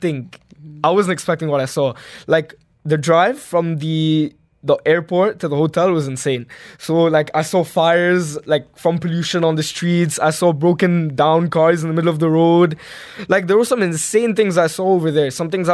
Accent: Belgium; I was born and raised in Belgium

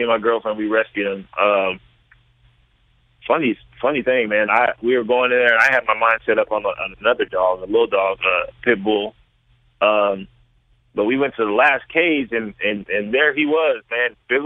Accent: California, United States; it made me miss home because, you know, I'm from California.

